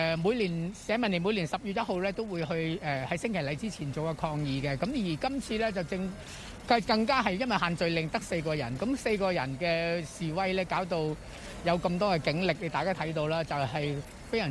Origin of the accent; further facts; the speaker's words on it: Hong Kong; 我哋香港人